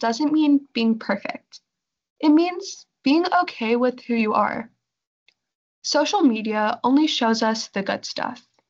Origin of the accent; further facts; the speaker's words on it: India; We come from India, a place that's filled with such rich cultural heritage.